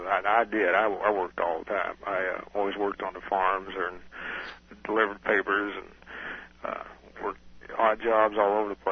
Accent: Jeffersonville, Indiana, United States; I was born in Jeffersonville, Indiana, which is the county seat of Clark County. That's where I live right now.

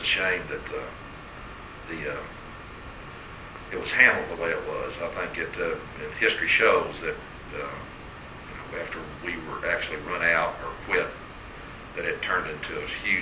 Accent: Big Spring, Texas, United States; no, I was raised in Big Spring, Texas, and my father thought I was hanging around with a bad bunch of people, so off to school I went.

